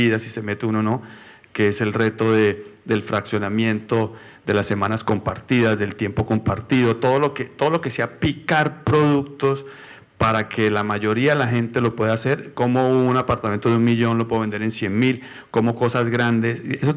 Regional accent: Neiva, Huila, Colombia; así como yo soy de Neiva y Neiva está teniendo, y tengo proyectos allá y tengo ese reto y tengo crecimiento demográfico negativo y tengo proyectos en Neiva, Colombia.

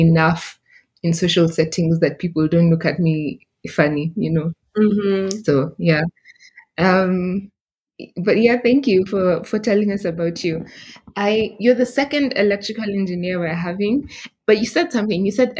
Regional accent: Central, Kenya; I'm from Western, but I grew up in central Kenya. And so I actually understand Kikuyu and speak a bit of it, because all my neighbors were Kikuyu

